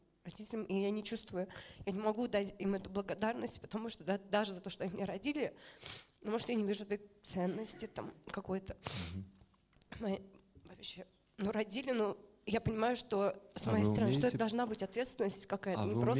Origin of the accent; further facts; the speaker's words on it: Moscow, Russia; из Москвы.